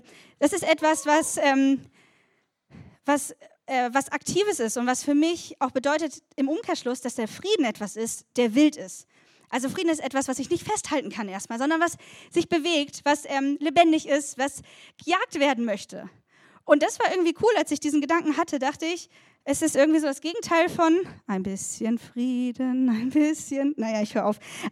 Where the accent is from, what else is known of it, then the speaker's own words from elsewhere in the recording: Schleswig-Holstein, Germany; ich komme aus Schleswig-Holstein, das ist ja das schönste Bundesland der Welt, und ich wohnte in der Nähe von Hamburg.